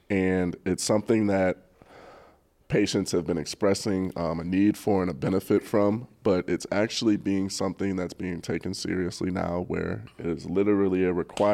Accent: Cleveland, Ohio, United States; Definitely helped with my depression and things of that nature growing up. Growing up in Cleveland

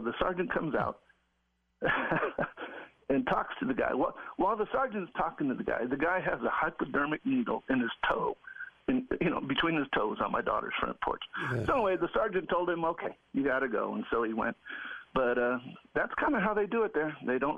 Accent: Idaho, United States; So I said, well, I'm from Idaho.

